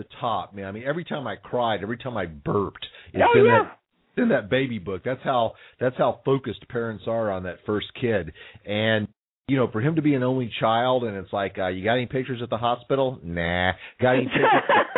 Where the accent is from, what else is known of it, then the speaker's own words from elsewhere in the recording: Bryan, Texas, United States; born there; there's just so much documentation that I was born in Bryan, Texas, that my parents were there